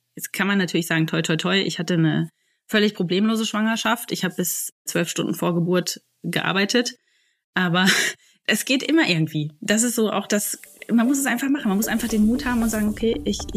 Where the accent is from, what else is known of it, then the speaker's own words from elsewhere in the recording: Bad Soden, Hesse, Germany; weil ich bin auch im Umkreis von Bad Soden groß geworden, in die Schule gegangen.